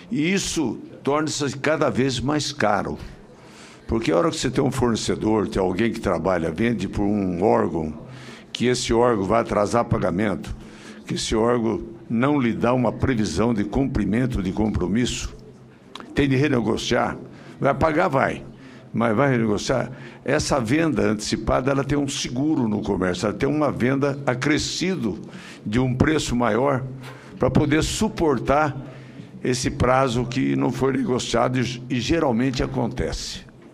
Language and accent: Portuguese; Pirassununga, São Paulo, Brazil; Eu nasci em frente ao 13º, vivi minha infância dentro da Aeronáutica em Pirassununga e o Exército em Pirassununga. Eu fui criado lá dentro.